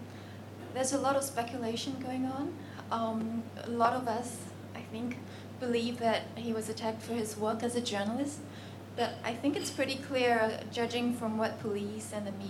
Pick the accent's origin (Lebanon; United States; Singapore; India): Singapore; and I come from Singapore where the press is very different from what it is here